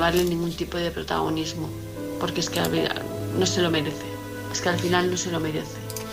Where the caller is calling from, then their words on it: Palma de Mallorca, Balearic Islands, Spain; Soy Hola. … de Palma de Mallorca.